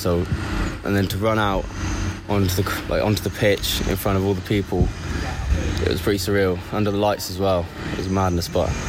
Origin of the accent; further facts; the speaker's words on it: South West England, United Kingdom; Yeah, well, I'm from back from Devon, so it's kind of been a long journey up till here. But I started off at Plymouth.